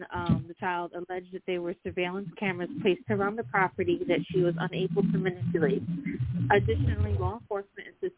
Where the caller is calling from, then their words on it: New York City, New York, United States; Okay, well … I'm calling in from New York City. I'm Taino